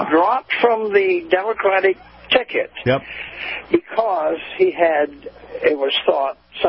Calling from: Florida, United States; from North Florida.

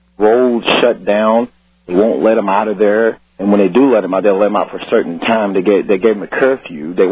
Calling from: Fort Smith, Arkansas, United States; I just wanted to call and let you know we got some of the evacuees here in Fort Smith at an old Army base called Fort Chaffee.

